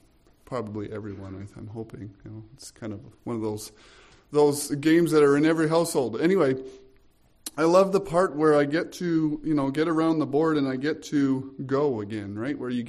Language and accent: English; Carstairs, Alberta, Canada; I'm from Carstairs, and I serve at the Bethel Church as the worship arts and the and youth pastor there.